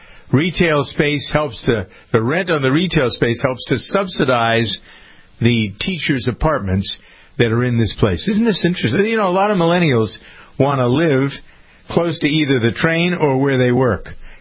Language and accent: English; Framingham, Massachusetts, United States; we find it here in Framingham, my hometown